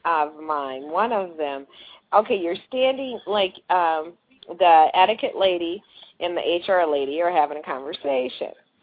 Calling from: Cleveland, Ohio, United States; I'm calling from Cleveland, Ohio.

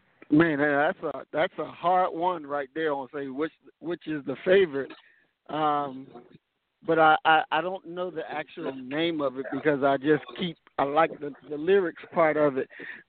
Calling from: Nashville, Tennessee, United States; I'm calling from Nashville, Tennessee.

